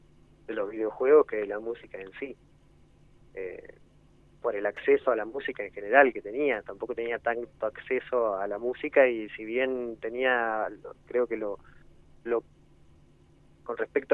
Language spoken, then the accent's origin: Spanish; Argentina; como todo argentino